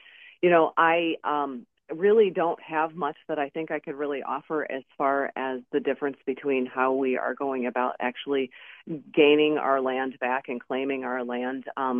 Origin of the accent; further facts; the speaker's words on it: New York, United States; now in Michigan, United States; You know, I'm from New York. I'm actually a New Yorker born. I am domiciled on Michigan now